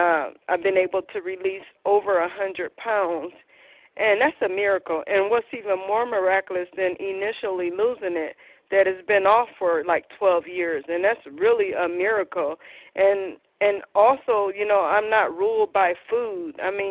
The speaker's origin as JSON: {"language": "English", "town": "Cleveland", "region": "Ohio", "country": "United States", "said": "I'm from Cleveland, and I'm real grateful to be here."}